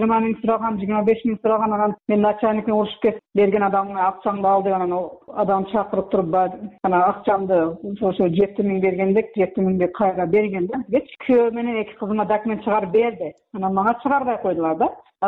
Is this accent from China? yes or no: no; Tajikistan; now in Kyrgyzstan; Тажикстандан келгенмин ана ошол Жолгатав районуна. Жарандык паспорт алыш керек кыргызстандыкка. Мен өзүм ошо арамана туулуп өскөнмүн. Бирок гражданство Тажикстандан алганмын да.